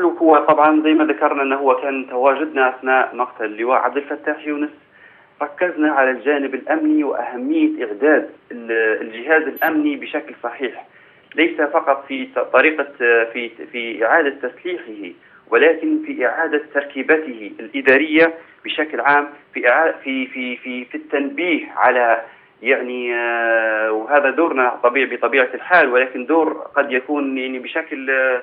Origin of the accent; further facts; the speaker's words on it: Libya; ما نتمناه نحن كليبيين وكحقوقيين من سويسرا